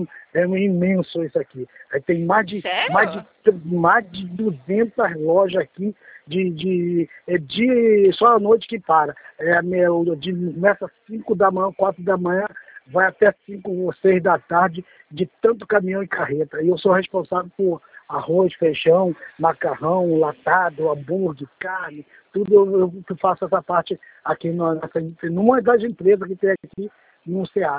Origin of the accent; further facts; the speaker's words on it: Nilópolis, Rio de Janeiro, Brazil; Eu sou daqui de Nilópolis. Nilópolis.